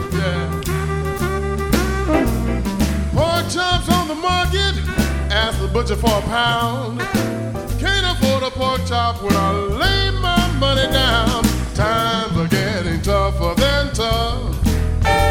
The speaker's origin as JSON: {"language": "English", "town": "Kansas City", "region": "Missouri", "country": "United States", "said": "Now, I'm from Kansas City. I know when you hear the blues, you clap."}